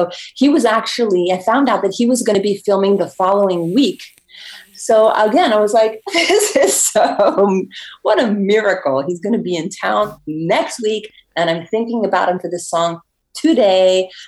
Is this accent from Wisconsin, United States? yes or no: no; San Antonio, Texas, United States; In my hometown of San Antonio, exactly.